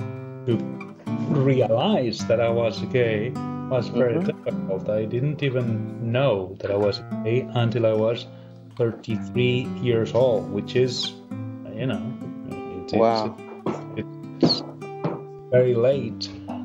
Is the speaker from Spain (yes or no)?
yes; Spain; English is a second language; I'm from Spain. Inside Spain, I come from a region in which we speak two languages. The community that speaks Spanish and the community that speaks Catalan. I am from the part that speaks Spanish. I am a male.